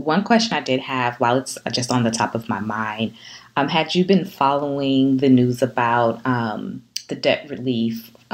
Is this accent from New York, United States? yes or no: no; Atlanta, Georgia, United States; Because, you know, I'm from Atlanta.